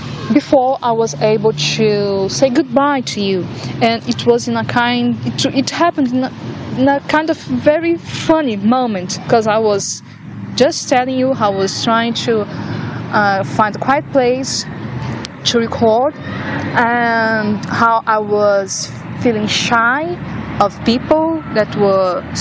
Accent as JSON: {"language": "English", "country": "Brazil", "second_language": "English", "lives_now": "Ireland", "said": "I come from Brazil to study in Ireland for 1 year to improve my English."}